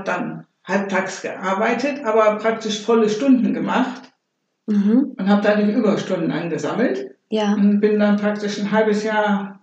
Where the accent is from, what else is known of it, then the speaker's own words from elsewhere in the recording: Hamburg, Germany; sie ist mit mir nach Hamburg, wo ich herkomme